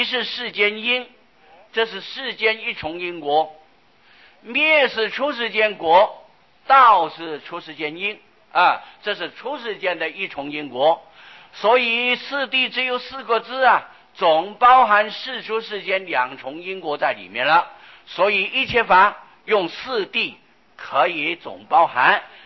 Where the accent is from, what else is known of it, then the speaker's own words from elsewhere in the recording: Taiwan; 我们中国人乃至我们台湾人小孩子讲的话呀啊，童言无惧